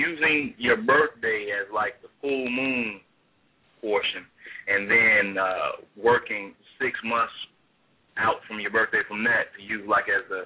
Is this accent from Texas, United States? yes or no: no; Tuscaloosa, Alabama, United States; Matter of fact, I'm from Tuscaloosa, Alabama, right? But tornado kind of ripped through.